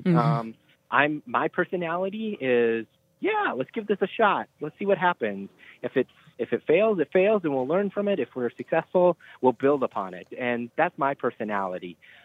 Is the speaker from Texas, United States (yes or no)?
no; Marion, South Dakota, United States; Yeah, you know, I grew up in Marion, South Dakota, and so a small school, K-12 altogether.